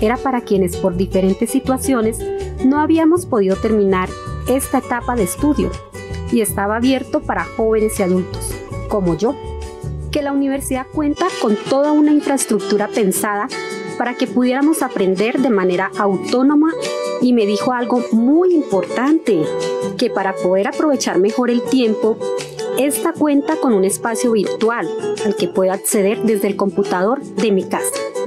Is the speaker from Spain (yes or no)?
no; Boyacá, Colombia; Soy boyacense. Tengo 32 años y de niña tuve la oportunidad de terminar mi primaria en la Escuela Rural Departamental de la Vereda La Trinidad.